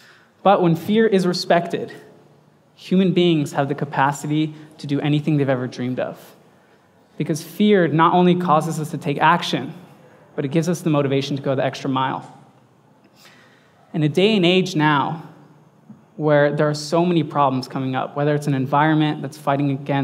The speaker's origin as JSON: {"language": "English", "town": "Los Angeles", "region": "California", "country": "United States", "tie": "born or raised there", "said": "I was born and raised in Los Angeles to loving parents who immigrated from Iran and a wonderful older brother."}